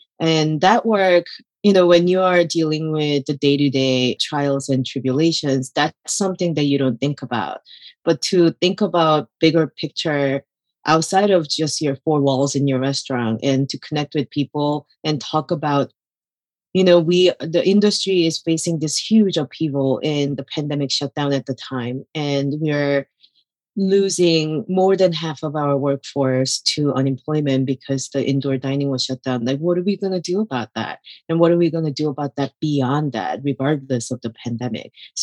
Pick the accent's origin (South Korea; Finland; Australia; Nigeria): South Korea; English is a second language; now in Michigan, United States; I was born and raised in Korea, and then I immigrated to the United States and ended up in Michigan.